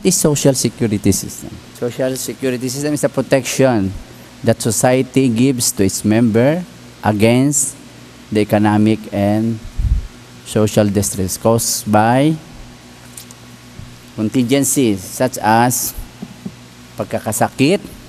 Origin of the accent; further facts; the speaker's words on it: San Pablo, Laguna, Philippines; ang pagsisilbihan ko naman ay probinsya ng aking ama, which is Laguna. I'm from San Pablo City.